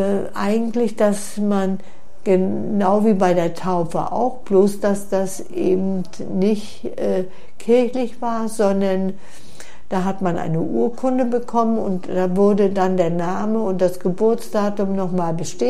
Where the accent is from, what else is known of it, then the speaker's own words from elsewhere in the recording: Stralsund, Mecklenburg-Vorpommern, Germany; born there; Und geboren bin ich am Querkanal in Stralsund. Das ist vor dem Eingang zum Hafen, wo heute gegenüber das Ozeaneum ist.